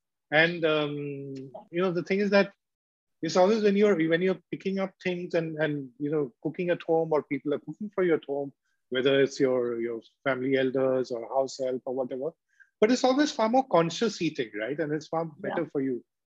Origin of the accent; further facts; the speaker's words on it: West Bengal, India; I come from Bengal, which has a bit of a leftist, socialist sort of atmosphere while growing up. Though I must say, I mean, I grew up in the 80s.